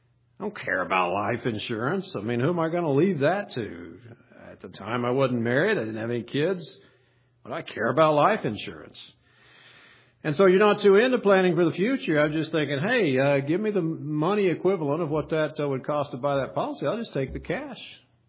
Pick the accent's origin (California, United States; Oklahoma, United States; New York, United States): Oklahoma, United States; because it's all weird to me because I'm from Oklahoma.